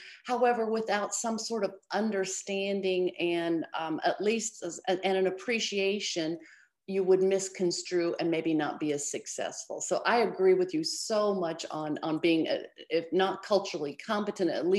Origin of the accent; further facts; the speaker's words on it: Chicago, Illinois, United States; my team is in Chicago, my hometown.